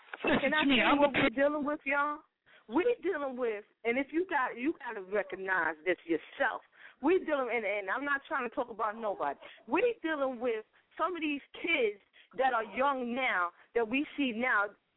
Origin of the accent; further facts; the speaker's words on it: Bronxville, New York, United States; We grew up in Bronxville, we threw our hands, right?